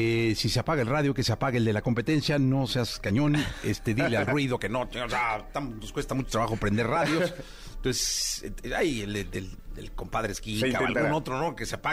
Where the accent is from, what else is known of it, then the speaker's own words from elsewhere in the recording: Guadalajara, Jalisco, Mexico; born there; yo nací en la Ferrocarril, en Guadalajara.